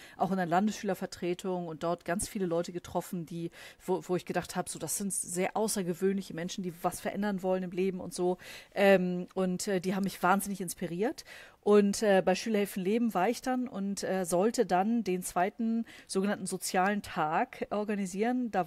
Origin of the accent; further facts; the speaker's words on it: Schleswig-Holstein, Germany; Ich komme aus Schleswig-Holstein.